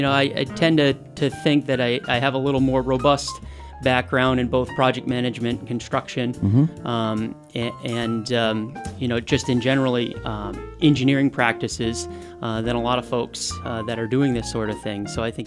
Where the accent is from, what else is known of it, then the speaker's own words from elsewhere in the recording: Brattleboro, Vermont, United States; I grew up in Brattleboro.